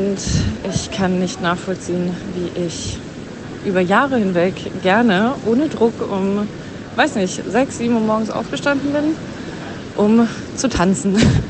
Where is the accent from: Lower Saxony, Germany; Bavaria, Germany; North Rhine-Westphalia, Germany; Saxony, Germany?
Bavaria, Germany; Munich; Richtig aufregend, ey. Wieder meine alte Heimat. Ich glaube, ich war das letzte Mal. Wann war ich das letzte Mal in München? Vor 5 Jahren ungefähr.